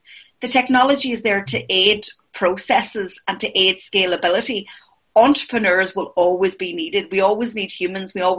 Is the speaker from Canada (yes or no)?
no; Ireland; we have as Irish people